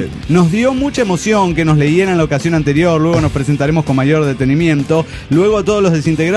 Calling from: Mexico City, Mexico; del DF mexicano.

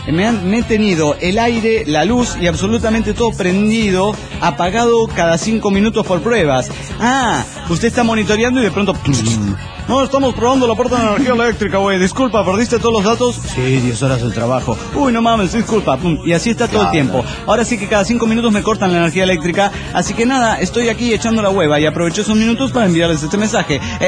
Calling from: Buenos Aires, Argentina; de Buenos Aires, Argentina.

